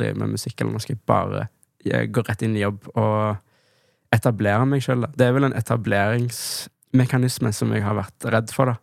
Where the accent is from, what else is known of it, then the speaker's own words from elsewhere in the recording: Stavanger, Rogaland, Norway; also born or lived in Oslo / Amsterdam; åpenbart så er jeg jo født og oppvokst i Stavanger, og har jo et godt forhold til det.